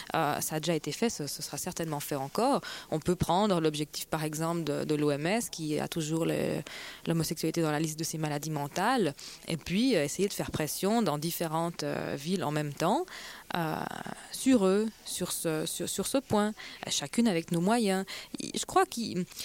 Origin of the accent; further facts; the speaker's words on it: Switzerland; Donc, on pense toujours à ça quand on est suisse.